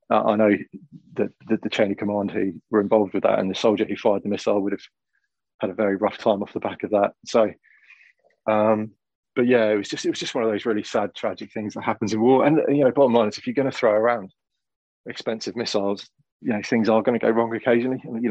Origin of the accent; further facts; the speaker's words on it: West Midlands, United Kingdom; I grew up in Shropshire, which is obviously it was quite a pivotal county in the Middle Ages, and there's castles everywhere and ruins all over the place.